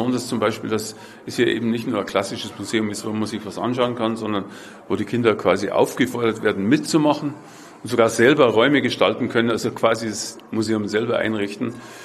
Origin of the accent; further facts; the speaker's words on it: Munich, Bavaria, Germany; Naja, als Münchner war natürlich mein Lieblingsmuseum das Deutsche Museum